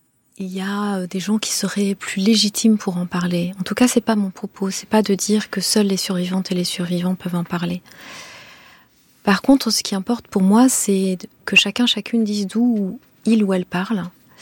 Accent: Rwanda; first language Kinyarwanda; French is a second language; Et que le Kinyarwanda, qui est ma langue maternelle, c'est une langue qui est restée pour moi une langue du quotidien.

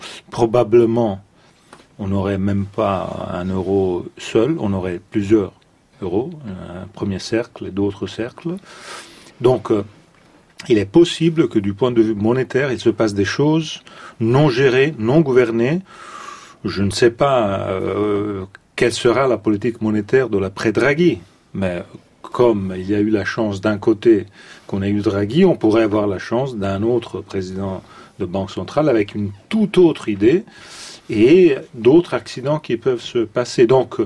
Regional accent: Italy; je fais un petit détour chez moi, en Italie

